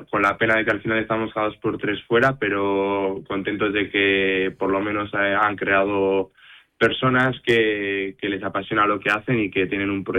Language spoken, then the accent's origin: Spanish; Bilbao, Basque Country, Spain; soy de Bilbao, pero también, por ejemplo, tengo casa de veraneo en Medina de Pomar